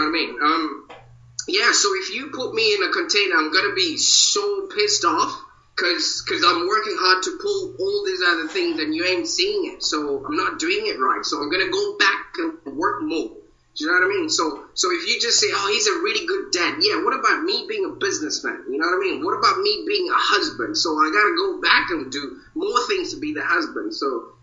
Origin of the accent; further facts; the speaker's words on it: Zimbabwe; born there; I was born in Zimbabwe.